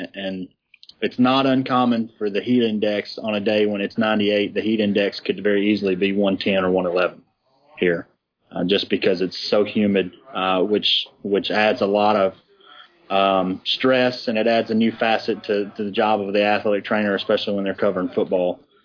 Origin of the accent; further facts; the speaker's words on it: the South, United States; Obviously, I'm from the South, and I've visited around.